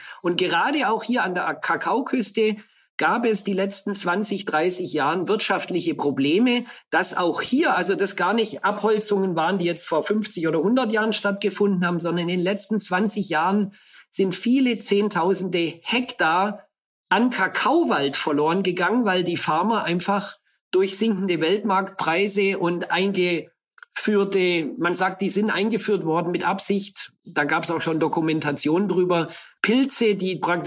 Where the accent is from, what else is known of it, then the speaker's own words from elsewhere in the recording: Bavaria, Germany; In der Kindheit ist man aufgewachsen im Allgäu. Wir waren viel in der Natur draußen, aber das war eine Natur, die vom Menschen definiert war.